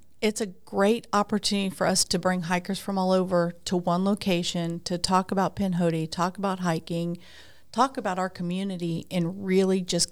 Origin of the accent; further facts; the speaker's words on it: Florida, United States; I call Florida home.